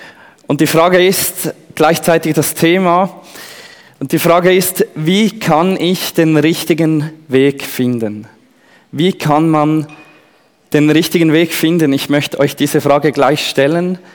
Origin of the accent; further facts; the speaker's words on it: Switzerland; bei uns in der Schweiz